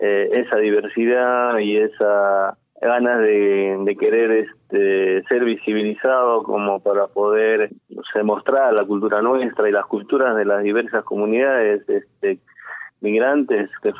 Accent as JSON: {"language": "Spanish", "region": "Ayacucho", "country": "Peru", "tie": "born or raised there", "moved": "yes", "lives_now": "Buenos Aires, Argentina", "said": "Yo, peruano, nacido en una comunidad andina. No sé, para tener una idea y tenga una referencia, les digo que vengo de un pueblo cerca de la Pampa de la Quinua"}